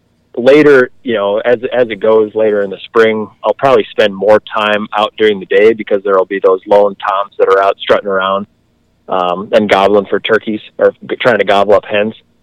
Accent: South Dakota, United States; You know, I grew up in South Dakota and then went to school up here and have spent most of my time in the North Country.

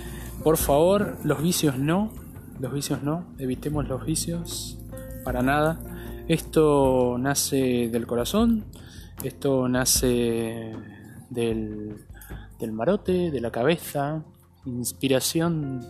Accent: Argentina; yo estoy en Argentina. Te preguntarás por qué hablo así, con acentos tan extraños. Bueno, es propio del lugar de donde soy.

